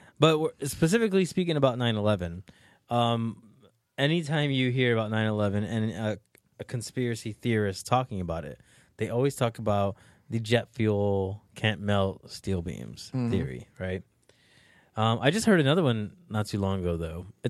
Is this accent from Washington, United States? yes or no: no; New York, United States; And I'm from New York, too. So, like, it really hit close to home.